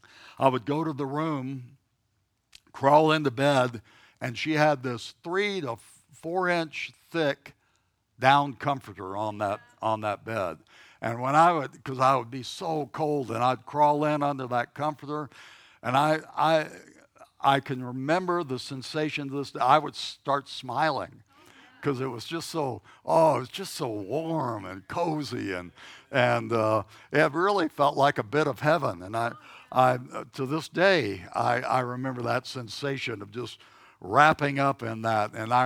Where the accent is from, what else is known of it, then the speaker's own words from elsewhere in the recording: the South, United States; I grew up in the South, and we had cold winters